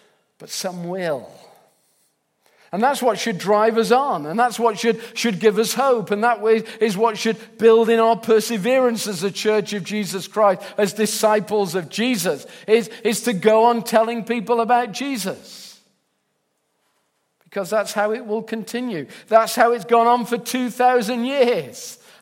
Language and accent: English; England, United Kingdom; And I'm English.